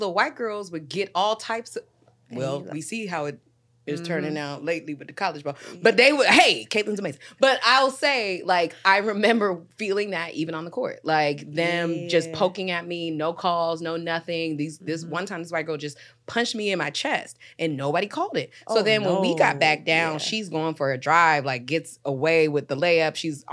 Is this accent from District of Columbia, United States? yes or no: yes; Washington, District of Columbia, United States; growing up in Chocolate City, my mother's a third generation Washingtonian.